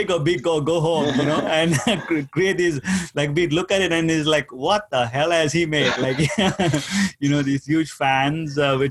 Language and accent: English; India; I come from India, and, like, you want to get to know somebody, you'll go to your neighbor's house